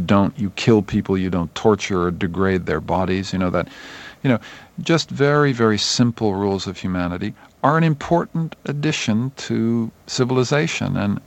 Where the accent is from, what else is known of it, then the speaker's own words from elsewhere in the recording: Canada; Well, I'm a Canadian.